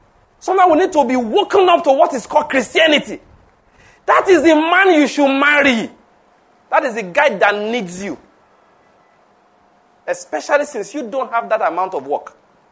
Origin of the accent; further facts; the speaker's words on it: West, Nigeria; I grew up in the West.